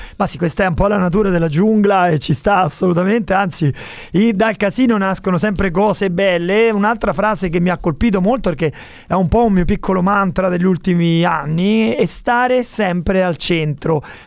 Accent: Rome, Lazio, Italy; No, perché sono di Roma, alla fine... No, perché sono di Roma

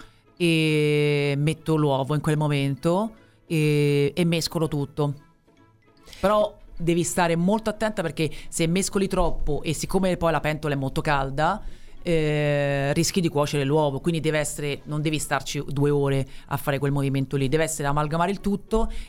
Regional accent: Rome, Lazio, Italy; non si preoccupi, guardi, sono romana, la so al momento giusto

